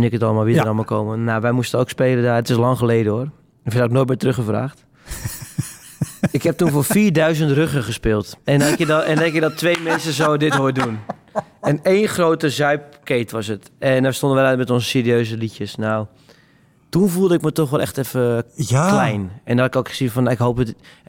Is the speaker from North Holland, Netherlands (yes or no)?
yes; Hoorn, North Holland, Netherlands; Dat is vlakbij Horen, waar ik vandaan kwam.